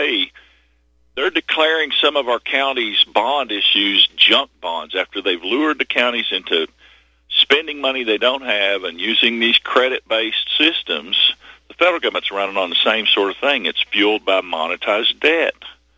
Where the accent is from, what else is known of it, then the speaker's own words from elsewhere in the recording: Kentucky, United States; I mean, I'm from Eastern Kentucky. We've been hacking satellite TV since the 80s so we could watch whatever, you know.